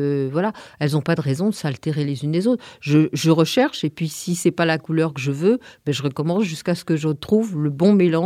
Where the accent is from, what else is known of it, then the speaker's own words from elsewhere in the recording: Paris, Île-de-France, France; moved away; parce que je suis parisienne. Il y a 5 ans que j'ai quitté la région parisienne. J'ai passé 2 ans dans le Vaucluse et puis le hasard m'a amenée dans le Diwa depuis 3 ans.